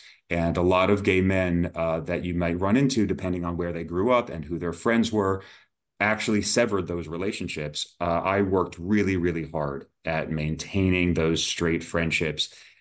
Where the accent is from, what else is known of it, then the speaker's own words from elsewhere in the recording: New Jersey, United States; So I grew up in New Jersey, just over the river from New York City.